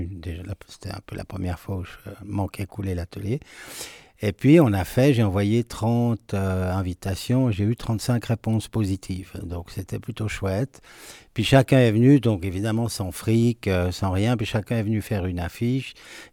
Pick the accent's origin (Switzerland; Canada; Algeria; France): Switzerland; parce que je suis suisse, j'aime bien le travail bien fait.